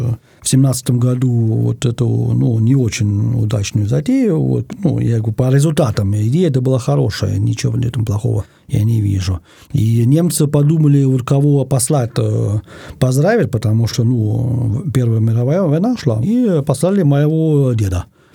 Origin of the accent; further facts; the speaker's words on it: Berlin, Germany; now in Russia; Я родился и вырос в Берлине. И потом приехал я в Россию в 89-90-м.